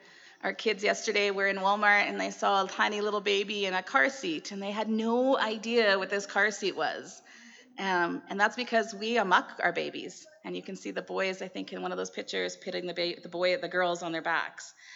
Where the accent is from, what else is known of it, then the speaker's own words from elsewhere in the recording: Assiniboia, Saskatchewan, Canada; And we have found freedom growing up in Assiniboia as kids, then following Jesus and coming up to Saskatoon for schooling.